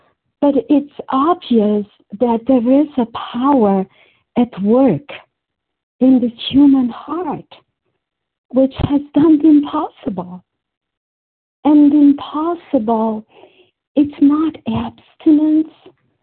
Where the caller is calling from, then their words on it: Brazil; and I'm calling from Brazil.